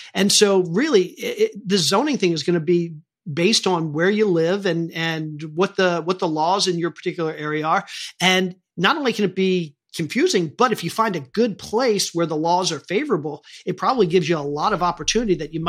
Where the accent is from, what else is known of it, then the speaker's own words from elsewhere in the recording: Maryland, United States; I grew up in Maryland. This was actually a thing.